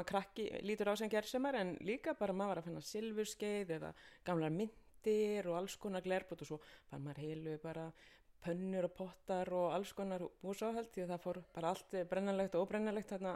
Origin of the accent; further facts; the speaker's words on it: Drangsnes, Westfjords, Iceland; Bara að alast upp á Drangsnesi á Ströndum í því magnaða umhverfi